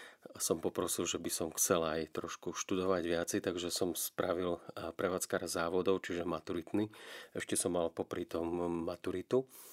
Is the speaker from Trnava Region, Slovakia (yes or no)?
no; Prešov, Prešov Region, Slovakia; born there; Ja som sa narodil v Prešove